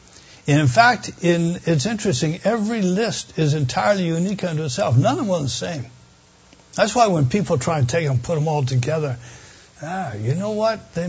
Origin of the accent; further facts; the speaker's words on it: Scotland, United Kingdom; Well, being Scottish, I'd pay for a motel room.